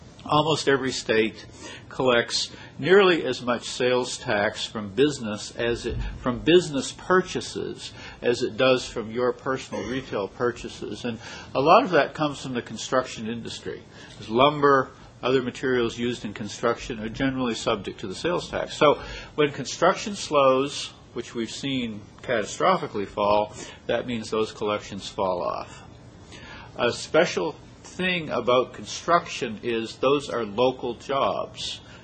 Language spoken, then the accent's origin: English; Colorado, United States; to some extent my home state of Colorado